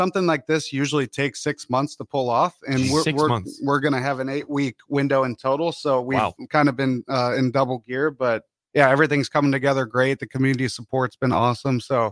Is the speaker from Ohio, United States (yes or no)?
yes; Cleveland, Ohio, United States; So I actually live in Cleveland, Ohio. Born and raised, yeah.